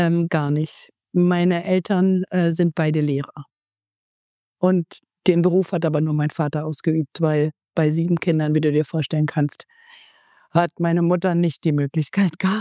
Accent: Marburg, Hesse, Germany; weil die Stadtbibliothek in Marburg, wo ich aufgewachsen bin, die hatte ich relativ schnell durch für meine Altersgruppe

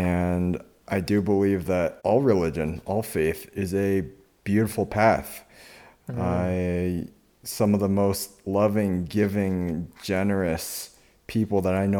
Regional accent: United States; I grew up here in the States with a Christian upbringing.

